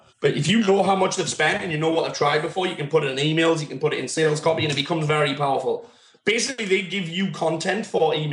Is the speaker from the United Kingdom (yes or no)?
yes; England, United Kingdom; 100 trainers who came to my hometown, which is like the butthole of England.